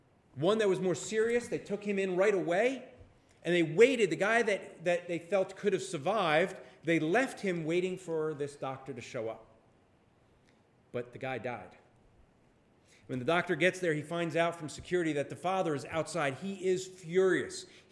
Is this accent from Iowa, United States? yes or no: no; New Jersey, United States; You know, I grew up in New Jersey.